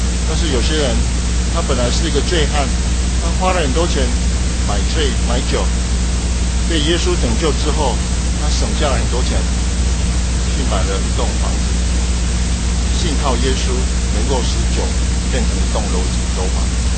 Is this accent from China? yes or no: no; Taiwan; 为什么台湾人喜欢看尸体、看尸块，看到人的悲惨？是不是我们台湾人幸灾乐祸？